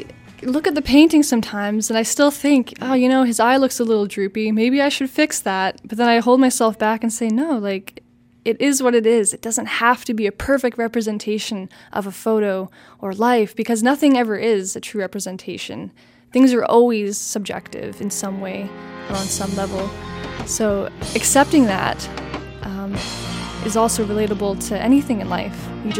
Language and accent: English; Prince Rupert, British Columbia, Canada; I'm from Prince Rupert, born and raised here